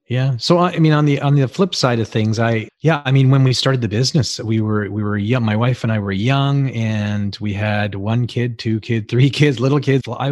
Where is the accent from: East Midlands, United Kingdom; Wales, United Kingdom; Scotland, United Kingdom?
Wales, United Kingdom; And he left England, or I'm from Wales, and they left on a boat. We didn't fly over. We were a people mover boat. We didn't have any money. We came to a new country, a new land.